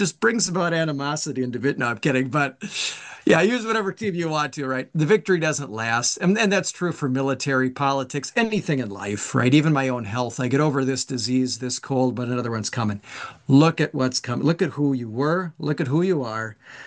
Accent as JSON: {"language": "English", "region": "Wisconsin", "country": "United States", "tie": "born or raised there", "lives_now": "Chicago, United States", "said": "because I grew up in Wisconsin, being indoctrinated in one team to cheer for, and then I did my ministry in Washington, D.C., and now Chicago."}